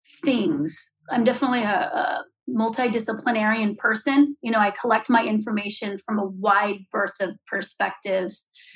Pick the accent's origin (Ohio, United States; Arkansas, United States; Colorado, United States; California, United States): California, United States; growing up in California in apartments, I'd always have like a pot of tomatoes or something like that.